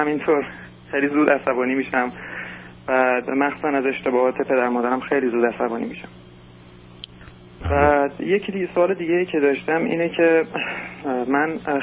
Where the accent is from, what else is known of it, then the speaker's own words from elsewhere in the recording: Iran; moved away as an adult; now in Toronto, Canada; من جوان 25 سالم، حدود 15 ماهی که از ایران مهاجرت کردم با خانواده‌ام به تورنتو.